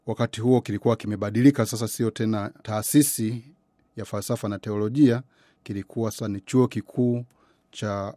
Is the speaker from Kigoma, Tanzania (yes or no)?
yes; Kigoma, Tanzania; natokea province ya Tanzania wa Jimbo Katoliki la Kigoma kwa asili